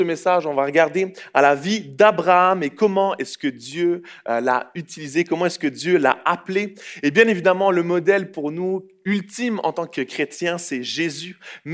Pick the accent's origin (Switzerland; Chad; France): Switzerland; moved away as an adult; now in Canada; Je viens de la Suisse, l'aventure canadienne. Moi, je viens d'un petit pays, la Suisse.